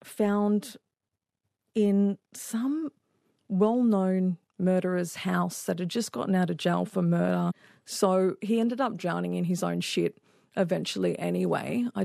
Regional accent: Sydney, New South Wales, Australia; I was from Sydney.

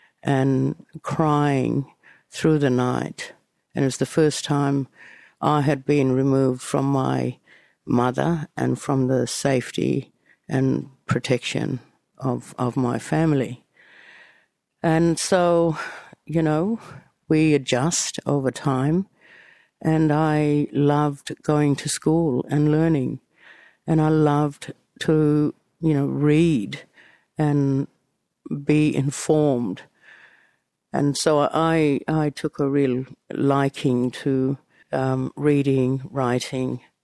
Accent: Western Australia, Australia; And where I grew up, I was raised on Bunuba country, which had been turned into two massive million-acre properties owned by non-Indigenous people.

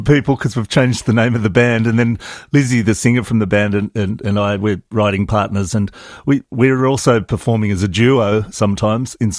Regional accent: Orange, New South Wales, Australia; I grew up in Orange, so it's a bit of a homecoming, which is always lovely.

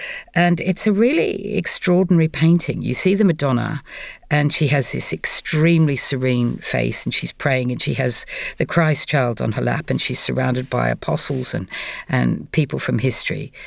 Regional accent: Australia; now in London, United Kingdom; I'm an Australian writer who lives in London.

